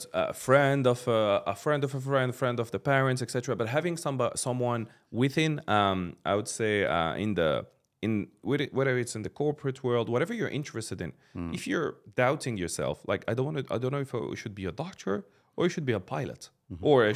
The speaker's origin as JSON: {"language": "English", "country": "Morocco", "also_born_or_lived": "Paris, France", "moved": "yes", "lives_now": "Dubai, United Arab Emirates", "said": "I'm originally from Morocco, but I'm French Moroccan. Lived in Paris for over a decade and came here like 7 years ago."}